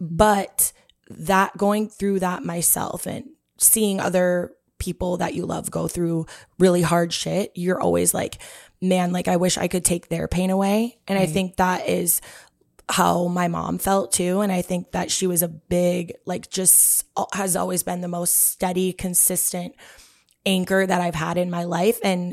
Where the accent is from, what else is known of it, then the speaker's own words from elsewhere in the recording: Duluth, Minnesota, United States; I'm from Duluth, if you're from Minnesota, and it's a big-ish town, but it's a small town.